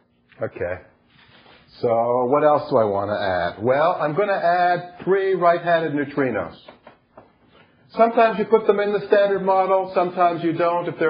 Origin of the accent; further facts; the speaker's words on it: United States; No, this is, I'm from America. It's all about cash.